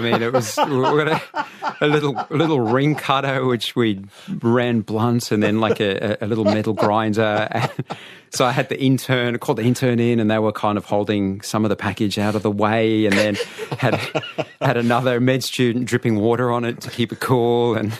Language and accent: English; Fitzroy, Victoria, Australia; I'm from Fitzroy.